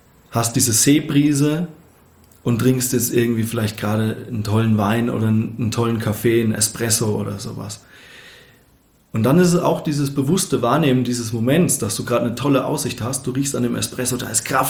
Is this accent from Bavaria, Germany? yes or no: yes; Bavaria, Germany; now in Munich, Germany; Also ich komme eben aus dem Dorf, aus der fränkischen Weingegend